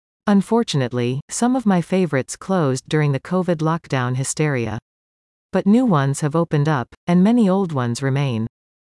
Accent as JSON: {"language": "English", "region": "Michigan", "country": "United States", "tie": "born or raised there", "said": "I grew up in Michigan where we periodically suffered such blizzards."}